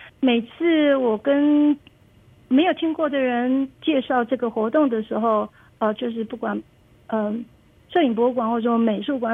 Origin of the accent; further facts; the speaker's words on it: Taichung, Taiwan; moved away as an adult; now in San Diego, United States; 我在台中长大的，一直到念完大学之后，我就来了美国